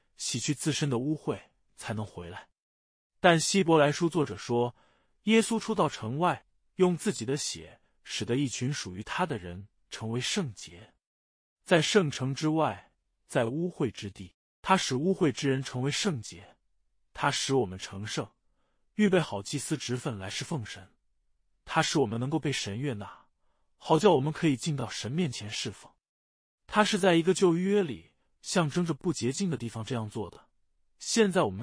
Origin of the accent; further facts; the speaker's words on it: United States; 我们是新约基督徒，我们是美国人，生活在一个早就离开献祭这样的事情的文化里。